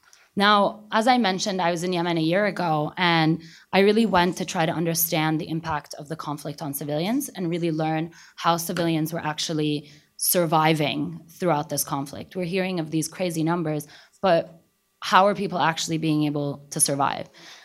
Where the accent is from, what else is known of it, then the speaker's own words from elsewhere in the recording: Syria; accent: Syrian; these two particular women instantly picked up on my Syrian accent